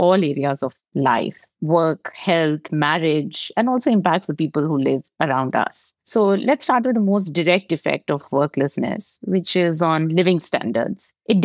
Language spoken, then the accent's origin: English; India; I remember growing up in India